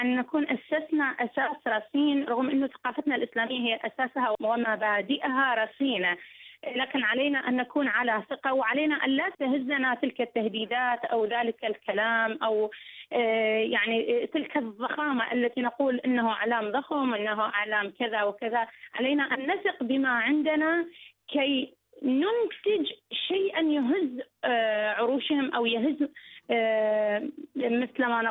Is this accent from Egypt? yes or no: no; Iraq; من العراق.